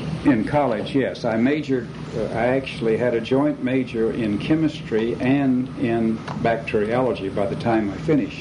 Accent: Dallas, Texas, United States; I was born in Dallas, Texas, and grew up there.

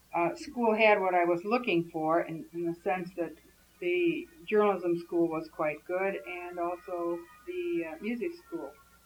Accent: Wauwatosa, Wisconsin, United States; I was born on October 20th, 1927, in Milwaukee, Wisconsin. My early years of schooling in high school were through the Wauwatosa High School system, where I graduated in 1945.

